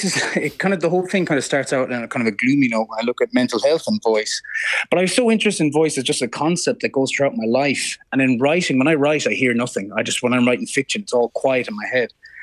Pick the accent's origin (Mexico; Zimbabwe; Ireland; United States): Ireland; I find it's very difficult as an Irish person, you know, to talk about being good at something.